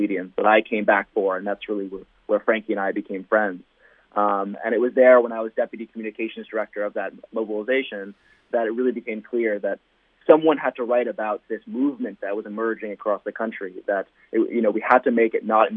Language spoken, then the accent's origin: English; New York City, New York, United States; I grew up in New York City, and I was politically minded, not necessarily politically active.